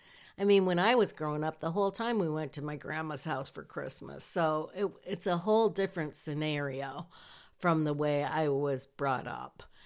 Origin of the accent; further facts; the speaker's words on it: Hillsdale, Michigan, United States; we decided we were going to come back to Hillsdale, my hometown where my mom's house was